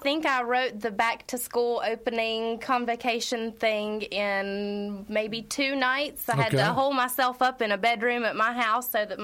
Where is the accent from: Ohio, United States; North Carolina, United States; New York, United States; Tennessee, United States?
North Carolina, United States; growing up in Caldwell County, I was in Caldwell County schools for a long time.